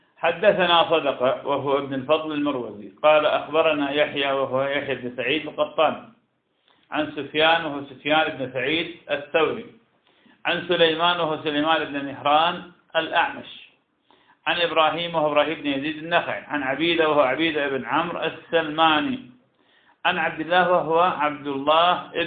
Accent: Iraq; وهذا كان عندنا في العراق كثيرا جدا لكنه زال بالمدينتنا منذ سنين

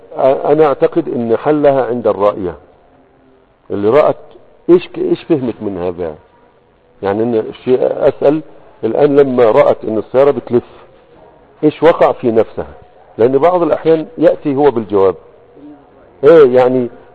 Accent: Egypt; لكن السرادق عندنا في مصر علامة في المأتم للموت

